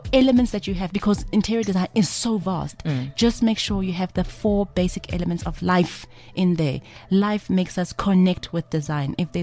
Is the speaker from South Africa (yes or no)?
yes; South Africa; we are only South African. We're losing the essence of African design.